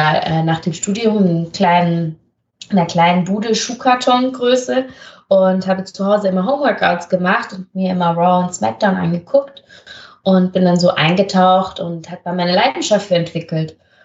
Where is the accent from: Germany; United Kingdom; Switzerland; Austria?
Switzerland; Ja, ich spreche Schweizerdeutsch, ich bin ja Schweizerin, ich spreche Hochdeutsch, Englisch, Spanisch, Französisch und ich lerne auch Italienisch